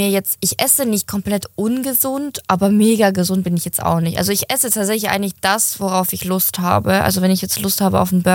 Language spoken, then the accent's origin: German; Ukraine; Die wusste, dass ich Laktoseintoleranz habe und bei uns in der Ukraine, da gab es halt immer irgendwas mit Milch.